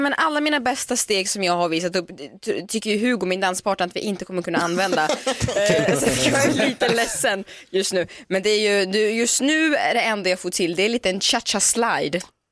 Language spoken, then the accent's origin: Swedish; Russia; Eftersom jag är ryss så svarar jag bara